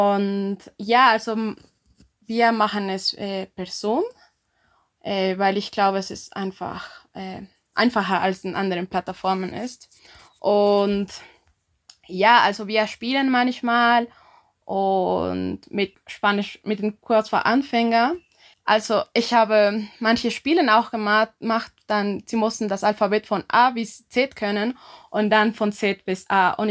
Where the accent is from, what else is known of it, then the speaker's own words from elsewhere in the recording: La Paz, Bolivia; German is a second language; Ich komme aus La Paz, das ist die Regierungssitz.